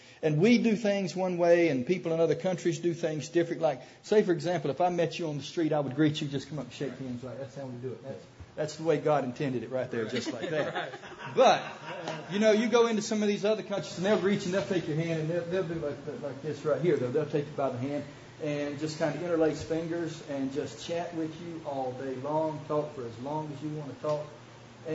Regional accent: Alma, Georgia, United States; But I am from Alma, and I just am excited to be here.

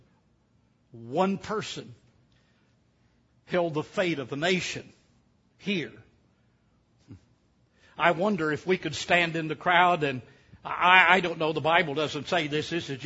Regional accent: Kentucky, United States; I'm from Kentucky, where arguably the greatest heavyweight boxer ever came out of Louisville.

